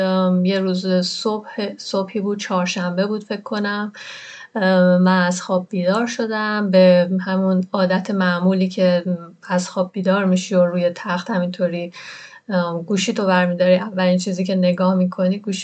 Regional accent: Iran; moved away as an adult; آره از ایران خارج شدم، البته در واقع پذیرش تحصیلی و اینا نگرفته بودم، ولی خب با یک فرصتی از ایران اومدم بیرون، یک فرصت 2 ساله بود.

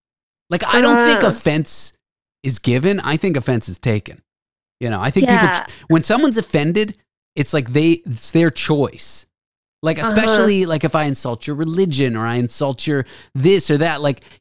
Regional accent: Canada; it's just a worship of capitalism holiday that we did not celebrate as Canadian Jews

